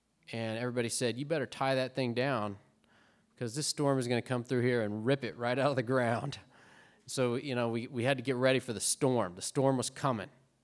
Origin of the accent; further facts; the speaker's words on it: Arkansas, United States; As you may remember, I'm from Arkansas, and something about Arkansas is there are no hurricanes there.